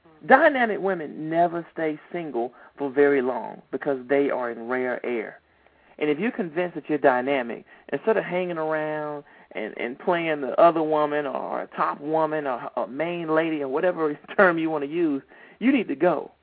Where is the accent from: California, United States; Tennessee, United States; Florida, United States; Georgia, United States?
Georgia, United States; Atlanta; Oh, that's my hometown, Atlanta, Georgia.